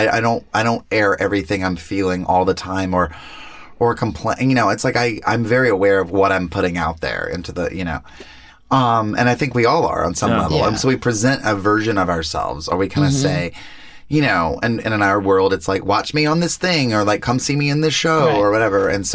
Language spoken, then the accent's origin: English; the South, United States; growing up in the South